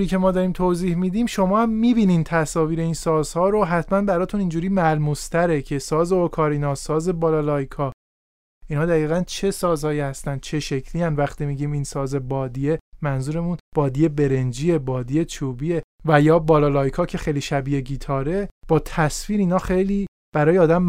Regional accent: Iran; شاید ما از این لحاظ به عنوان یک ایرانی دست بالا رو داشته باشیم

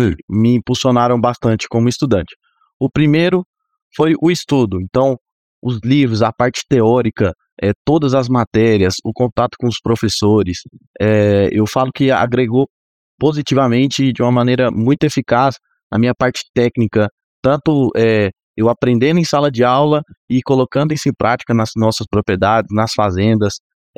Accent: Rio Verde, Goiás, Brazil; eu sou nascido e criado em Rio Verde, né? Filho de produtor rural, praticamente uma família toda do agro.

